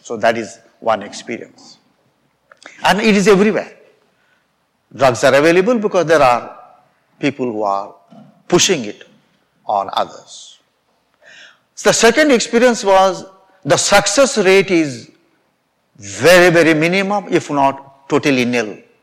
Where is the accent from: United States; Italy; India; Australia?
India; You know, I come from India.